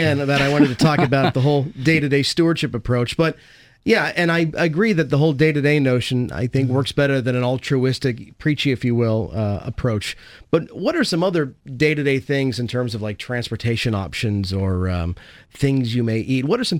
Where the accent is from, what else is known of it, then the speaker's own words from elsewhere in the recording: Midwest, United States; now in Seattle, United States; That was one of the things that first impressed me about Seattle, you know, because I came here visiting from the Midwest.